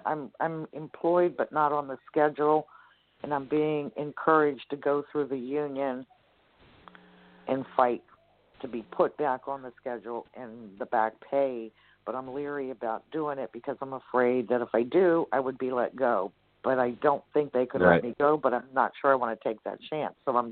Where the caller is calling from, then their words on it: Florida, United States; in Florida.